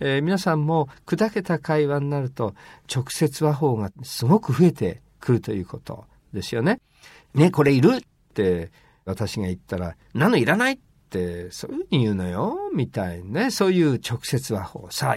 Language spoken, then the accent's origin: Japanese; Izu, Shizuoka, Japan; 私の、生まれ育った伊豆ではですね、子供の頃24時間営業ですからね、銭湯は。